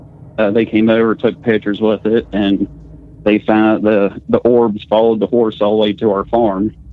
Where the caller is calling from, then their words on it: West Virginia, United States; I'm calling from West Virginia. This happened here.